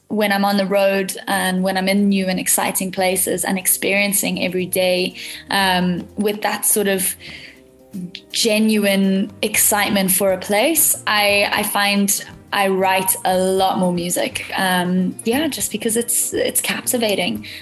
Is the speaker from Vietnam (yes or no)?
no; Harare, Zimbabwe; Yeah, so I grew up in Harare, which is the capital of Zimbabwe, a couple of blocks down from the city center. And I grew up in a very musical home.